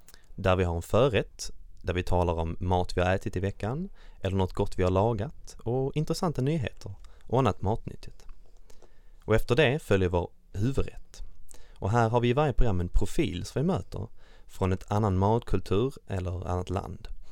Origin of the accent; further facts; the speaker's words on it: Skåne, Sweden; accent: Skåne; Och är det ingen som har hört det eller gissat det, så kommer jag från Skåne. Ibland så brukar min dialekt kunna avslöja mig rakt av.